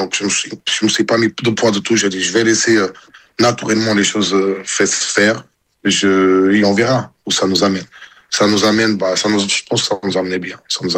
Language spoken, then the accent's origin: French; Meda, Guarda, Portugal; now in Paris, France; quand je suis parti de Portugal pour la France, je suis parti de Meda, de 5000 habitants, pour Paris, on parle de 500 000.